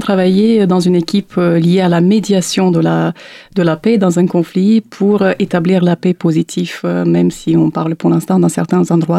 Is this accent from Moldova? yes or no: yes; Moldova; moved away as an adult; now in France; personnellement, je viens de la Moldavie. Donc, je suis venue en France pour faire mes études.